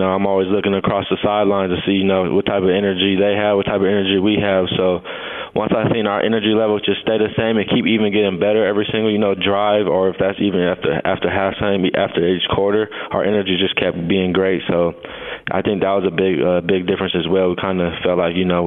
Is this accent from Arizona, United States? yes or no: yes; Arizona, United States; We're both from Arizona.